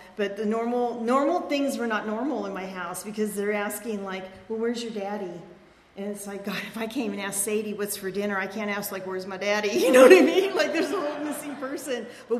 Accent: Venice, California, United States; So I grew up in Venice, over by the beach, just like a mile from the beach.

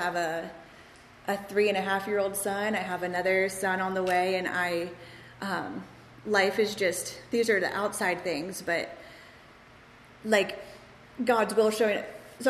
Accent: Virginia, United States; I'm from Virginia, so start in the middle and just would.

